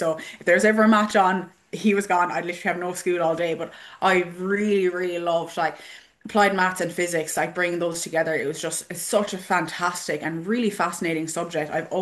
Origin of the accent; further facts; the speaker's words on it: Cork, Munster, Ireland; So I grew up in Cork. I went to an all-girls school in Fermoy.